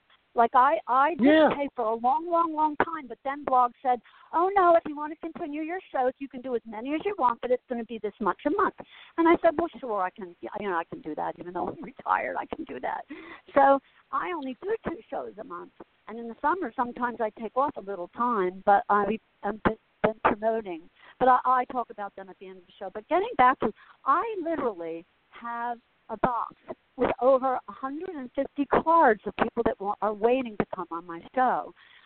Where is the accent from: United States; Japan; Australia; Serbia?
United States; Asbury; It's just my history. It's my growing up in Asbury and, you know, just having that life.